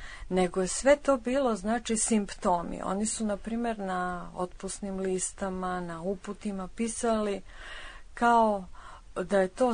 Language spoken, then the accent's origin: Serbian; Bor, Southern and Eastern Serbia, Serbia; Da, ja sam rođena u Boru, normalno odrastala